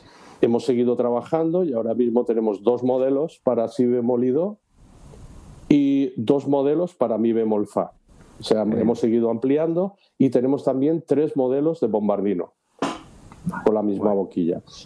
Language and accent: Spanish; Cocentaina, Valencian Community, Spain; moved away as an adult; now in Madrid, Spain; es de donde yo soy, aunque he desarrollado mi labor profesional básicamente en Madrid durante 38 años. Yo soy de Cocentaina, que es la capital del Comtat.